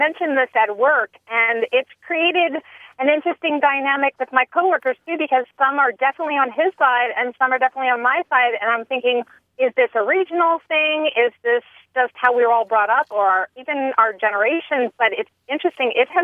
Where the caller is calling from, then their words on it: Tallahassee, Florida, United States; I'm calling from Tallahassee, Florida.